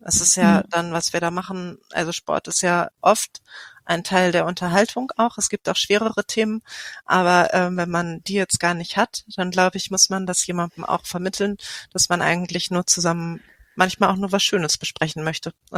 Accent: Lüneburg, Lower Saxony, Germany; ich komme aus Lüneburg, kleine Stadt in Niedersachsen.

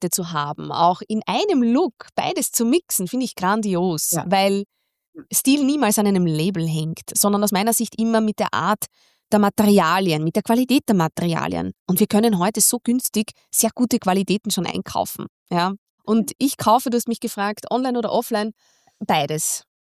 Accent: Baden, Lower Austria, Austria; Ich bin in Baden bei Wien aufgewachsen, in einem Umfeld, ja, in dem gutes Benehmen immer schon dazugehört haben.

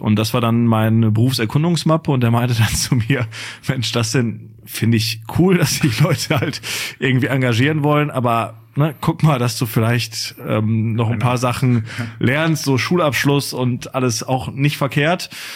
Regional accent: North Rhine-Westphalia, Germany; Also meine Heimat bleibt hier unser schönes Ruhrgebiet

